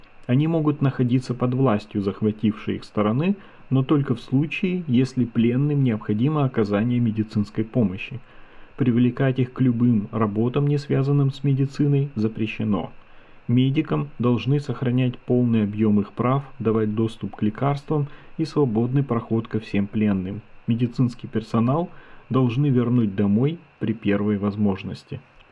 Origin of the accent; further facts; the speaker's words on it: Donetsk, Donetsk Oblast, Ukraine; Я родился и вырос в Донецке, еще до начала войны 2014 года.